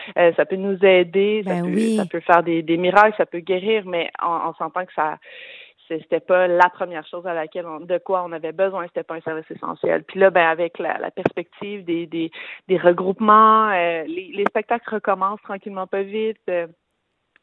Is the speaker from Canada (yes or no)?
yes; Montreal, Quebec, Canada; En fait, je suis Montréalaise, je suis née à Montréal. J'ai fait toute ma vie à Montréal.